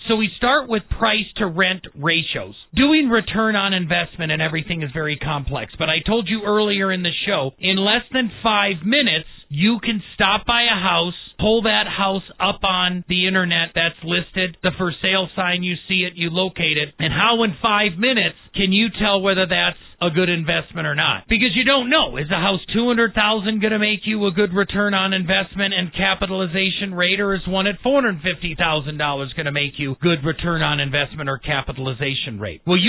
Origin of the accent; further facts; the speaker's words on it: Milwaukee, Wisconsin, United States; I grew up in Milwaukee and I love Milwaukee